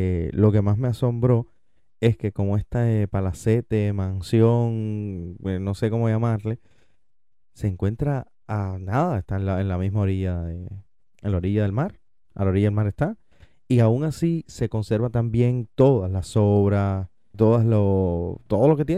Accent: Cuba; now in New York, United States; Yo hace poco más de un año y tanto que salí de Cuba. Salí de Cuba en febrero.

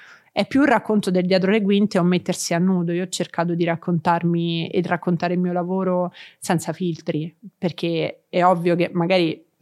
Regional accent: Rome, Lazio, Italy; noi da romani mica la conosciamo tutta la città, non siamo turisti

